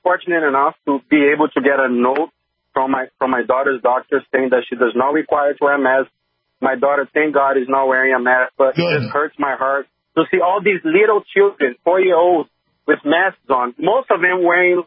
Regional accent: Brazil; now in United States; I came from Brazil. Brazil was a great country 50, 70 years ago.

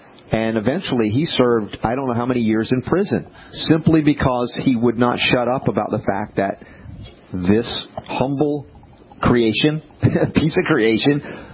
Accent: Australia; now in United States; As an Aussie coming to America, you think, land of freedom.

